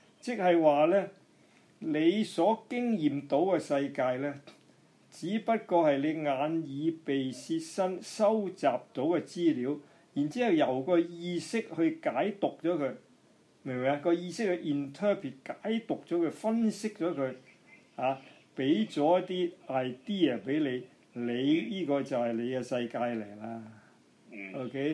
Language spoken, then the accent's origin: Cantonese; Hong Kong; 我香港人都多好多呢啲咁嘅情緒噶嘛